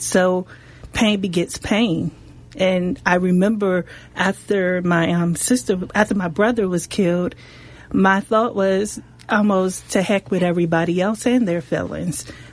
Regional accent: Washington, District of Columbia, United States; As a native Washingtonian growing up in Ward 8, my uncle was killed in 1989 on 22nd Street in Southeast.

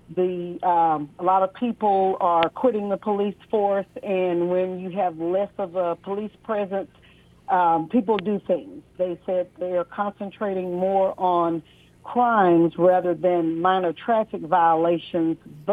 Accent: Atlanta, Georgia, United States; now in Milwaukee, United States; I live in Milwaukee, but I'm from Atlanta.

